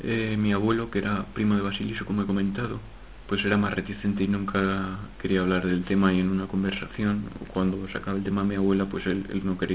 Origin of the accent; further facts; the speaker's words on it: Cuenca, Castilla-La Mancha, Spain; born there; nací en Cuenca y vivo en un pueblo de la provincia de Cuenca, en La Pesquera.